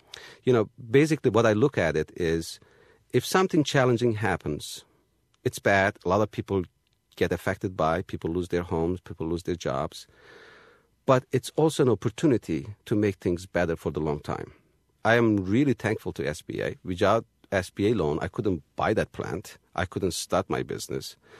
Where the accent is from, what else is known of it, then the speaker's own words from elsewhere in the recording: Turkey; moved away; You know, I grew up in Turkey.